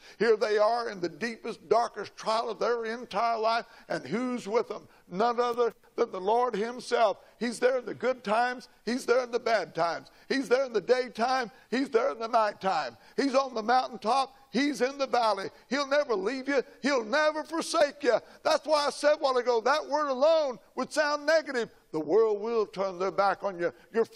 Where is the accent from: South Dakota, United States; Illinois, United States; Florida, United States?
Illinois, United States; We're not from Chicago. We specify when people say, where are you from? We don't say Illinois because they almost immediately go to Chicago. We don't like Chicago. We don't want Chicago at all. We're southern Illinois.